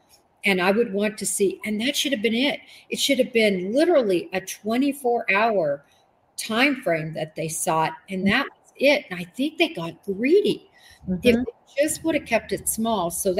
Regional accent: Nebraska, United States; I grew up in Nebraska. It's freezing.

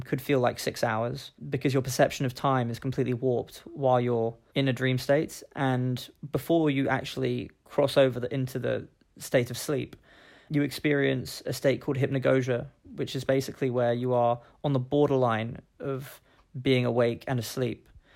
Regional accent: Kingston upon Thames, London, United Kingdom; I was born in Kingston Hospital, and, you know, it'll always be a very special place for me, because it's where I grew up

